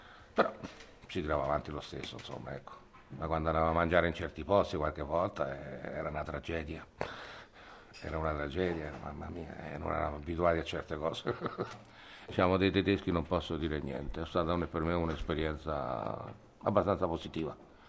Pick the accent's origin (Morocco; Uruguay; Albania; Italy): Italy; Rome, Lazio; io sono romano di 7 generazioni